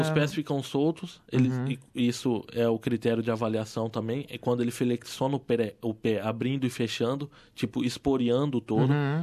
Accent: Marília, São Paulo, Brazil; sou do interior de São Paulo, sou de Marília, e fui criado nesse meio.

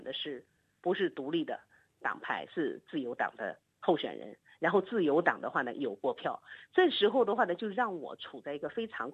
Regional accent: China; moved away as an adult; 我们是从大陆来的，我们是有原来都没有什么宗教信仰的

